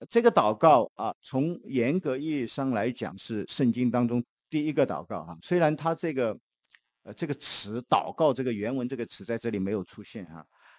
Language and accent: Chinese; Shanghai, China; 也有我们上海人、南方人的这个质